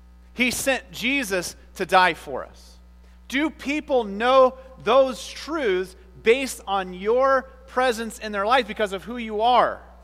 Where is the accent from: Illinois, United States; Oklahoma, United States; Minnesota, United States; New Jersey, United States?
Minnesota, United States; You wait a minute, I'm from Minnesota, I don't do such things.